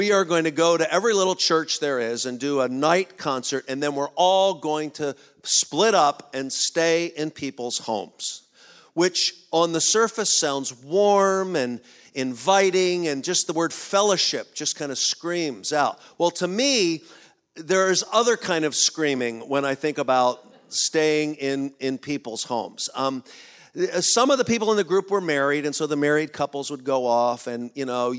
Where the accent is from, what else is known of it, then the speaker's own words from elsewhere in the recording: Philadelphia, Pennsylvania, United States; yes, yes, I grew up in Philadelphia, yes, I love my mother